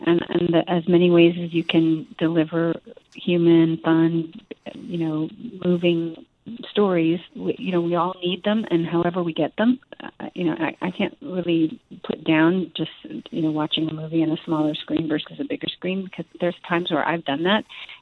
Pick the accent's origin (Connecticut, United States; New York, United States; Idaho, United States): Connecticut, United States; I grew up in Connecticut